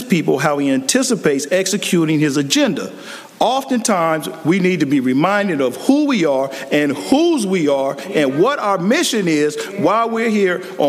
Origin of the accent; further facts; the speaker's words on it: San Diego, California, United States; born there; I was born in San Diego, California, to my mama and my daddy.